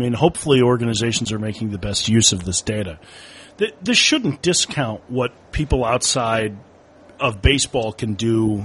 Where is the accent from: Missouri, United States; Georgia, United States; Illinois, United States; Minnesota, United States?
Minnesota, United States; I'm from Minnesota and really went down there to check out Mr. Buxton play.